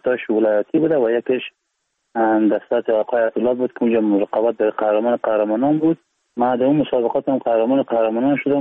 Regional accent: Iran; also born or lived in Afghanistan; بلند ایران هستم و 31 سال سنم هست. از ولایت بغلان هستیم و متولد ایران هستم.

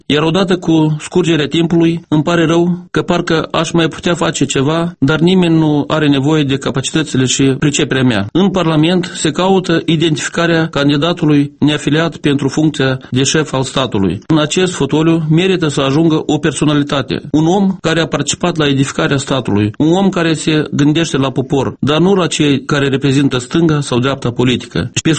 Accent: Cioara, Hîncești District, Moldova; Cioara e satul meu de Baștină. O părticică din sufletul meu a rămas acolo.

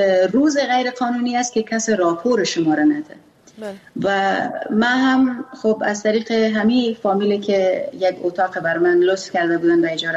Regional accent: Afghanistan; first language Pashto; Persian is a second language; چون ما زبان مادریم پشتو است

